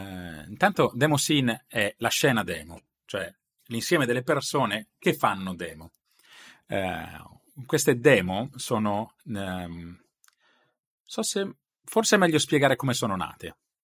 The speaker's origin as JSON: {"language": "Italian", "town": "Sesto San Giovanni", "region": "Lombardy", "country": "Italy", "said": "Io sono di Sesto San Giovanni, vicino a Milano"}